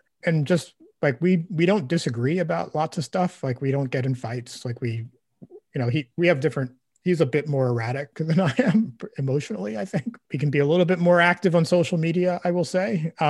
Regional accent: Brooklyn, New York, United States; that's maybe just partly growing up in Brooklyn. Like this is not how we interact with each other, right?

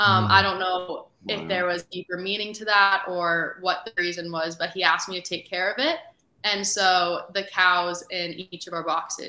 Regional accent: Arizona, United States; because I'm from Arizona, so we started in Arizona, with just different grief organizations around the valley.

